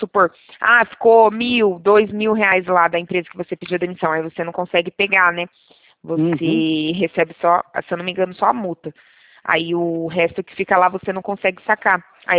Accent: Valinhos, São Paulo, Brazil; Meu DDD é 19, tá bom? Sou aqui de Valinhos, interiorzinho de São Paulo.

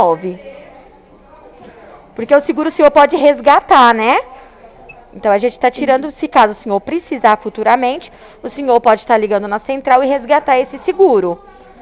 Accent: Minas Gerais, Brazil; now in Ribeirão Preto, Brazil; Eu sou mineira.

